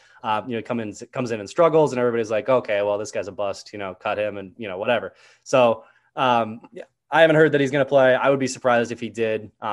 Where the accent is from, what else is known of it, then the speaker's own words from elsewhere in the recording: Iowa, United States; No, I'm from Iowa originally.